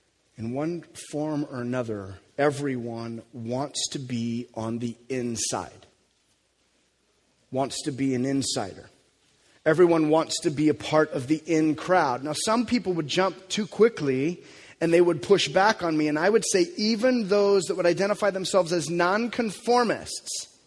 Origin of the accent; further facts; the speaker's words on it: Sweet Home, Oregon, United States; I grew up, for the most part, we grew up around here. We grew up in Sweet Home.